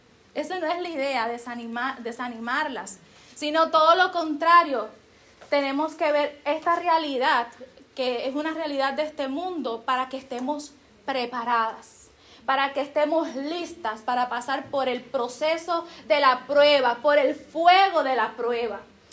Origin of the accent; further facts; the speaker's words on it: Puerto Rico; como dicen en mi país, Puerto Rico